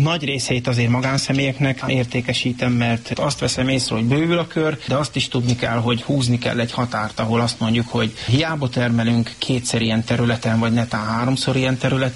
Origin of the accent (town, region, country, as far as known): Varsány, Nógrád, Hungary; born or raised there